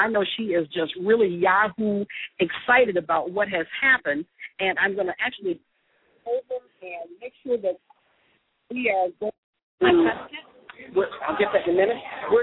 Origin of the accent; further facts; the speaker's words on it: Boston, Massachusetts, United States; I'm from Boston.